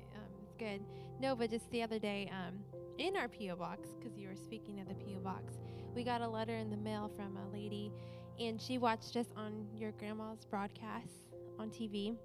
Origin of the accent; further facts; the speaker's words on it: Chino Hills, California, United States; We're from Chino, Chino Hills.